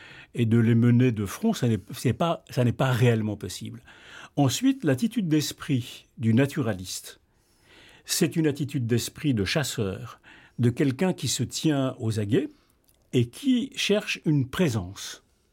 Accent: Paris, Île-de-France, France; born there; Je suis né à Paris, hein, mais enfin, j'ai beaucoup fréquenté mes grands-parents en Charente-Limousine.

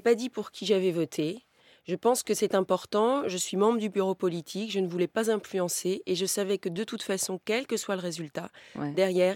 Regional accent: Brittany, France; Chez nous, en Bretagne, on n'est pas tellement favorable au travail le dimanche.

